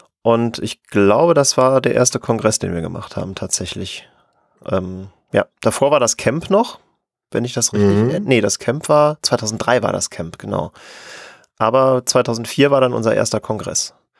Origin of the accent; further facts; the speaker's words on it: North Rhine-Westphalia, Germany; Ich komme aus der Nähe von Köln